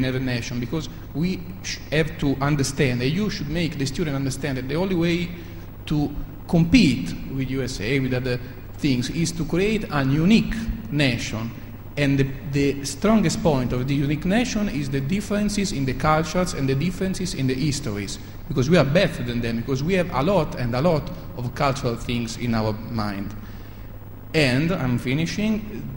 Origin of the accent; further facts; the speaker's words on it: Italy; I come from Italy